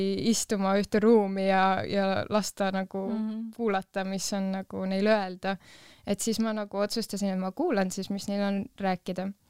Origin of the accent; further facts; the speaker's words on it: Tallinn, Harju County, Estonia; Ei, Tallinnas, ma olen Tallinnast.